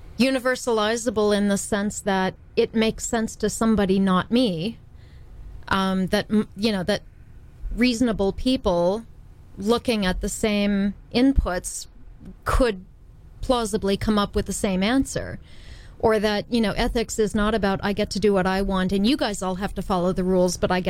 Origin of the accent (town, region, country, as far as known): Indiana, United States; born or raised there